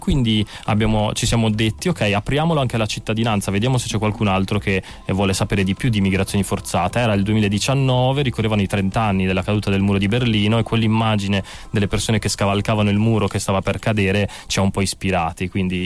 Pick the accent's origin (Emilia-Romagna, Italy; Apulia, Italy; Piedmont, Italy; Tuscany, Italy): Apulia, Italy; Molfetta; moved away; io sono arrivato qua per studiare dalla Molfetta, la ridente Molfetta in Puglia